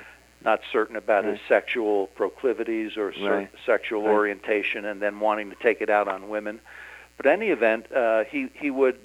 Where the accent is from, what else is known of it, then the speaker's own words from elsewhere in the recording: Ramsey, New Jersey, United States; I happen to sit on the Board of Education in my hometown right now in Ramsey, New Jersey, in Bergen County, the same place where these murders took place.